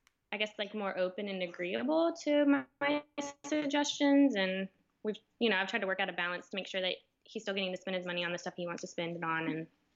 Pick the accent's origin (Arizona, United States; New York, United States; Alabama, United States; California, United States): Alabama, United States; Birmingham; also born or lived in Atlanta; I'm from Birmingham, Alabama, so kind of right there in the middle. I've lived like most of my adult life in Atlanta.